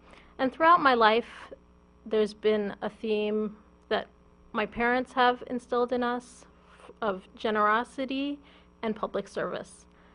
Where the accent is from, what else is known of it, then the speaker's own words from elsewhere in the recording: Canton, Michigan, United States; also born or lived in New Jersey; it wasn't until the early 90s when we moved from New Jersey to Michigan, to Canton, Michigan, where I had a large Muslim community around me. I went to high school at Plymouth-Salem.